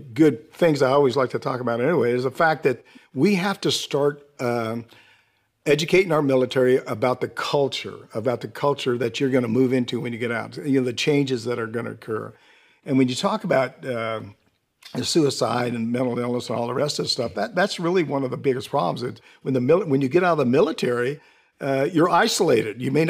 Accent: Washington, United States; now in Florida, United States; Well, I grew up in Washington State and now I live in Florida.

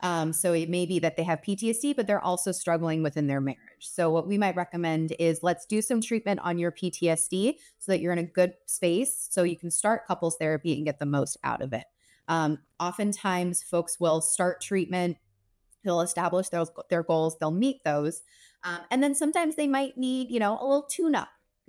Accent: Ireland; I'm Irish. I can't stop.

